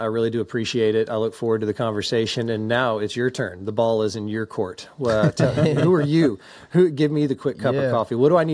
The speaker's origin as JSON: {"language": "English", "region": "Florida", "country": "United States", "tie": "born or raised there", "said": "but I learned real quick, especially growing up in Florida, like, 6 foot, right-handed, 93."}